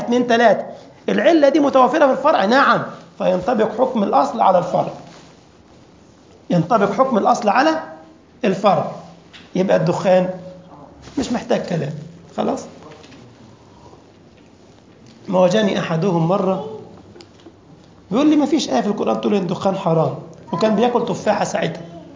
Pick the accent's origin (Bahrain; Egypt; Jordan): Egypt; now in Europe; مش انا بتلخبط لما جيت اوروبا، هنا عندكم كل حاجه داخله في بعضها. احنا عندنا في مصر يا اخوه اللبن هو الحليب